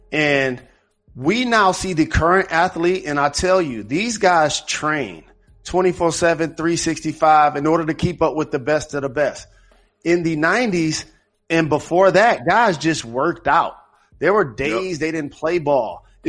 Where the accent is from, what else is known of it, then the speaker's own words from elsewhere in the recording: Detroit, Michigan, United States; Of course. I'm from Detroit, Jacoby.